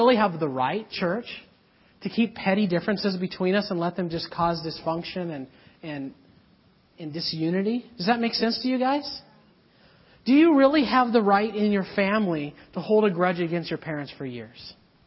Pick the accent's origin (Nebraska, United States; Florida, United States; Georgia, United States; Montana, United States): Montana, United States; now in Canada; I grew up in Montana. And where I grew up in Montana, I went to school on an Indian reservation.